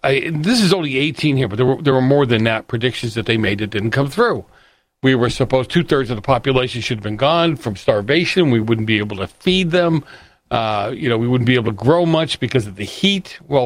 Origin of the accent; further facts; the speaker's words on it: Boston, Massachusetts, United States; I grew up in Boston. I grew up in the 70s in the north end of Boston. The mafia had a heavy presence.